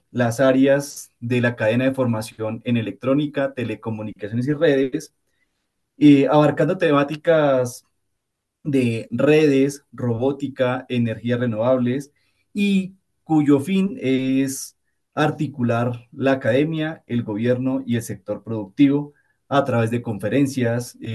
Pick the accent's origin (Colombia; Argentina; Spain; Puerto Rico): Colombia; se puede también vivir la pasión del fútbol como colombianos